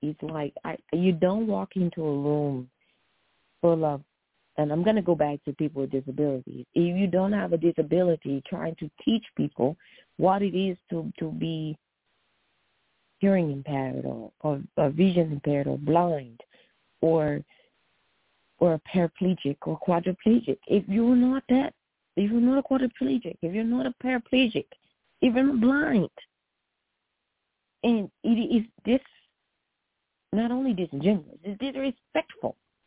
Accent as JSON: {"language": "English", "region": "Midwest", "country": "United States", "tie": "born or raised there", "said": "the same type of robust civics and social studies that we had growing up in the Midwest that they did out here"}